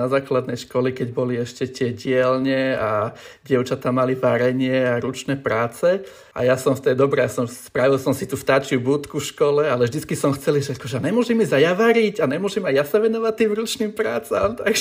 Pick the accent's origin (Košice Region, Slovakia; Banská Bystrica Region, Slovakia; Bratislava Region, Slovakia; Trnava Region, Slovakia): Bratislava Region, Slovakia; Bratislava; som z Bratislavy, ale bývam tak na samote, na záhori, v lese.